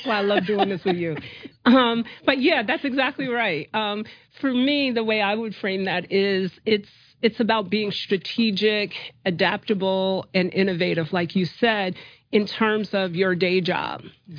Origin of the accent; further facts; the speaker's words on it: Montclair, New Jersey, United States; I'm from Montclair.